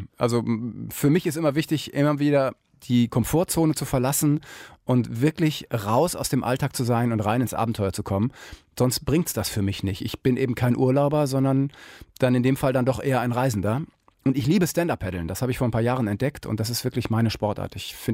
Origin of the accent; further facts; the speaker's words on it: Kiel, Schleswig-Holstein, Germany; Also ich komme ja aus Kiel, war also auf der Förde viel unterwegs